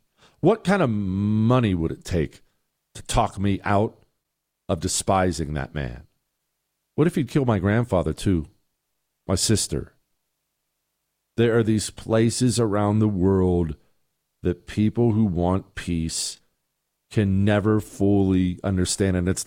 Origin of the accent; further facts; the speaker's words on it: Montana, United States; also born or lived in Steubenville, Ohio / Toronto, Ohio; I was born in Steubenville, Ohio. I grew up until I was 10 years old in Toronto, Ohio. And then at 10, my parents moved us out to Montana, and that's where I grew up from there.